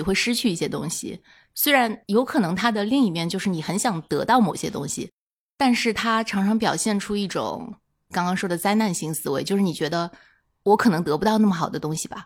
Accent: Shanghai, China; moved away as an adult; now in Beijing, China; 因为我是上海人嘛

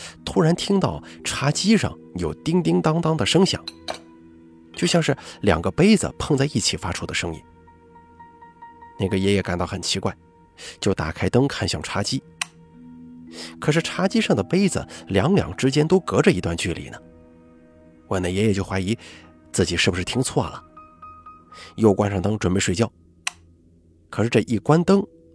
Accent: Gansu, China; 我来自甘肃，今年29岁，

